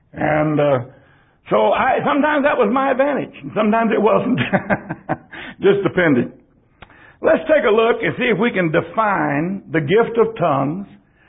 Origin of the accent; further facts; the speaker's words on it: San Antonio, Texas, United States; I was raised up in San Antonio.